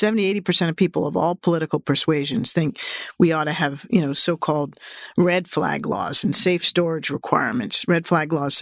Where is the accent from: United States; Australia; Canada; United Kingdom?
United States; Washington, District of Columbia; It's every day here in Washington, D.C., my hometown.